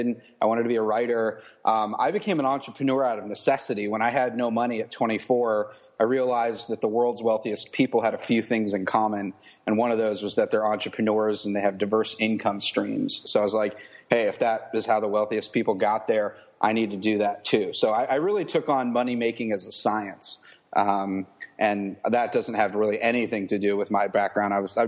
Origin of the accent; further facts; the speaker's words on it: Falls Church, Virginia, United States; So I grew up in the Washington, D.C. suburbs in this little two-square-mile city right outside the city called Falls Church, Virginia. And it's a quaint place.